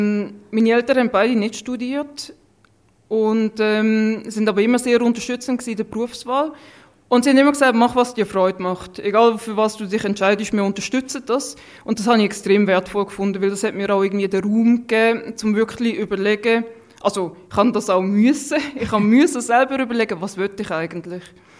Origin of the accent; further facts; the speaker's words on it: Lucerne, Switzerland; accent: mixed Swiss German dialect; also born or lived in Thurgau; mein Dialekt ist ein Mischmasch. Ich bin dann lang, also als Kind bin ich im Luzernischen aufgewachsen, habe dann auch eine Zeit lang im Wendlibuch gewohnt und später sind wir dann in Thurgau und haben dann in Kreuzlingen gewohnt. Da habe ich noch ein bisschen den Thurgauer Dialekt aufgenommen.